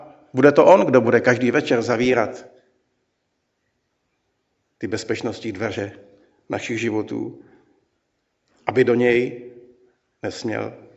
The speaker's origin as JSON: {"language": "Czech", "region": "Prague", "country": "Czechia", "tie": "born or raised there", "said": "bratr kazatel Havránek, pod kterým jsem vyrůstal na Vinohradech ve svém dětství"}